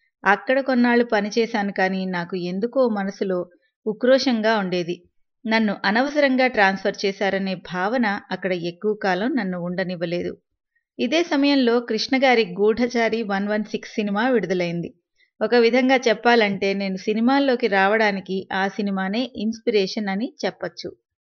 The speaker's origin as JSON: {"language": "Telugu", "town": "Chennai", "region": "Tamil Nadu", "country": "India", "tie": "born there", "said": "1942 మద్రాసులో పుట్టాను."}